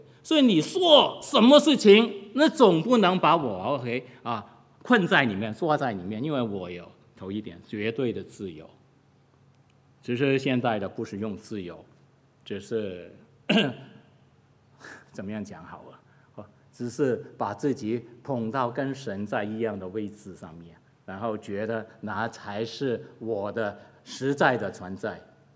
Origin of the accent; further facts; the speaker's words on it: Guangdong, China; 我们广东话有一句是骂人的